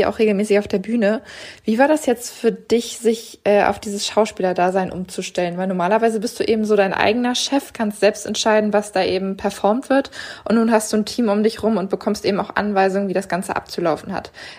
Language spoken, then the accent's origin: German; Northern Germany, Germany; gerade als Norddeutscher hat man ja, wenn man in Richtung Süden blickt, manchmal immer so ein paar Klischees im Kopf.